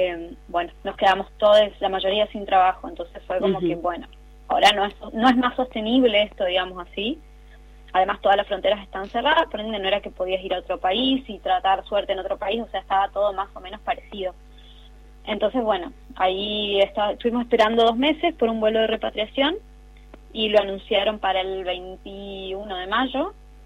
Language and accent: Spanish; Argentina; como ciudadanos argentinos